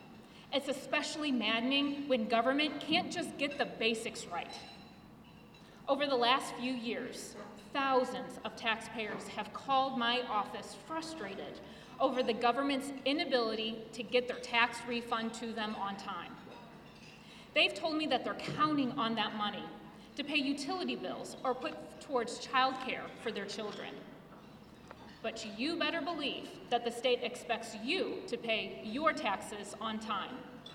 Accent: Fenton, Michigan, United States; I grew up in Fenton, and I did not come from a political family.

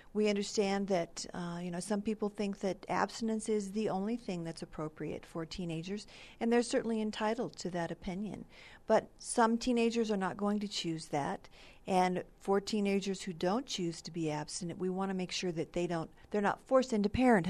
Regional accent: Hagerman, New Mexico, United States; I did. I grew up in Hagerman.

